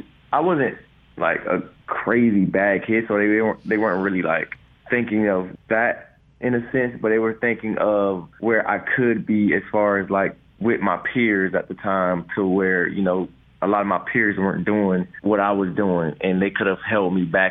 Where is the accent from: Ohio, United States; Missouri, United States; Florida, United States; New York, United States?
Florida, United States; St. Petersburg; Yeah, born and raised in St. Petersburg, and, you know, I lived in some apartment units called